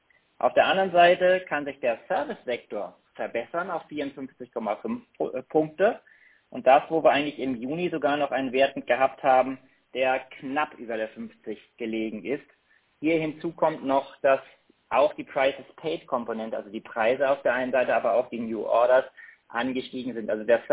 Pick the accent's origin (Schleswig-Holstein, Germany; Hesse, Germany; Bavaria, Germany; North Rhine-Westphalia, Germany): Schleswig-Holstein, Germany; Kiel; aus Kiel zu berichten hat, meiner alten Heimat, wo ich auch geboren bin und herkomme.